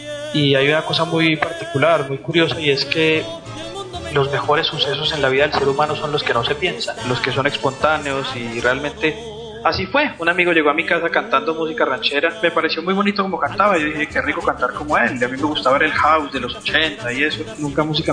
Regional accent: Medellín, Antioquia, Colombia; born there; Nací en Medellín, Colombia, la segunda ciudad más grande de mi país.

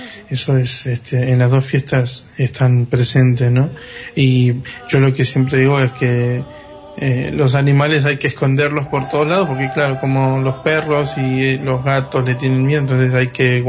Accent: Salta, Argentina; born there; La provincia que nací fue en Salta, es al norte de Argentina, casi al límite con Bolivia.

